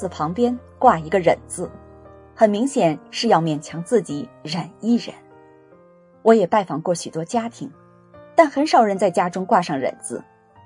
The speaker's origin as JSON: {"language": "Chinese", "region": "Guangdong", "country": "China", "said": "我是广东人，广东人口头上只说忍，但书面语用的是忍耐。"}